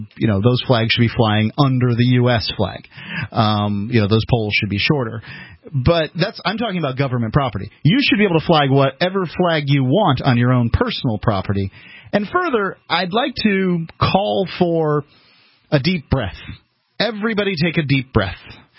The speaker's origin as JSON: {"language": "English", "region": "the South", "country": "United States", "said": "Yep. I'm from the South, too."}